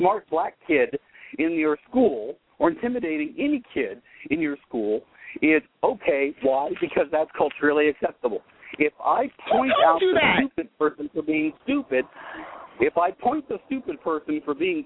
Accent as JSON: {"language": "English", "town": "Steubenville", "region": "Ohio", "country": "United States", "tie": "born or raised there", "said": "Downtown Steubenville."}